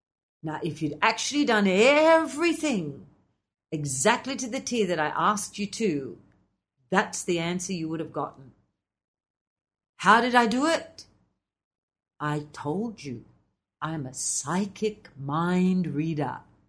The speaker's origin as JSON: {"language": "English", "country": "Australia", "said": "by telling them I'm an Aussie"}